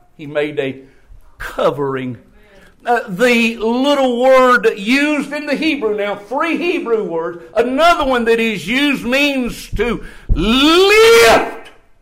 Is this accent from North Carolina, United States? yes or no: yes; North Carolina, United States; We was raised up here in North Carolina.